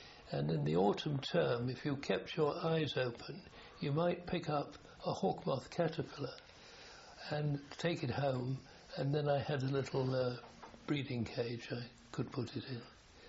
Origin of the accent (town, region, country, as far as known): London, United Kingdom; born or raised there